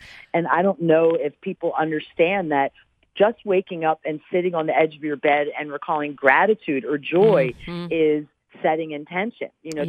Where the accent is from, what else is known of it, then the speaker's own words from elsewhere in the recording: Philadelphia, Pennsylvania, United States; I'm 100% Italian. I'm from Philly, and I was born under the sign of Taurus.